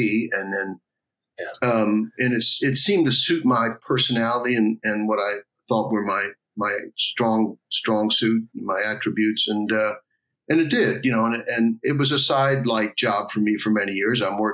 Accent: Atlantic Beach, Florida, United States; Yeah, I grew up in Atlantic Beach, Florida, near Jacksonville.

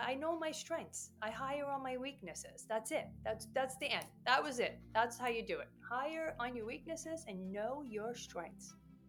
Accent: New York, United States; And I am a New Yorker, Italian New Yorker, and I used to have a very short fuse.

